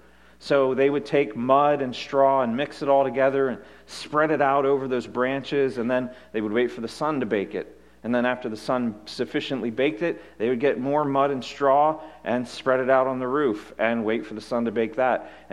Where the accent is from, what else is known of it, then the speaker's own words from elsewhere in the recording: Pittsburgh, Pennsylvania, United States; growing up outside of Pittsburgh. You know, you travel anywhere in Pittsburgh and it leads to a tunnel.